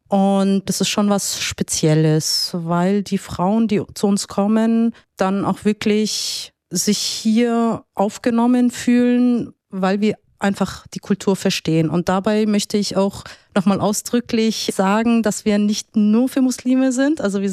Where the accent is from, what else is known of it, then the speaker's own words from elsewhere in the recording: Munich, Bavaria, Germany; born there; meine Geschwister und ich sind hier geboren in München.